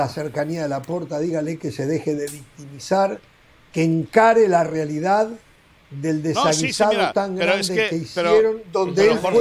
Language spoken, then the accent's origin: Spanish; Argentina; en mi país, en Argentina